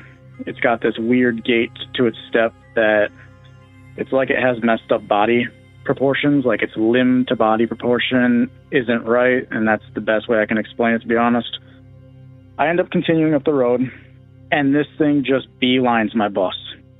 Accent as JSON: {"language": "English", "region": "Minnesota", "country": "United States", "said": "I'm from Minnesota."}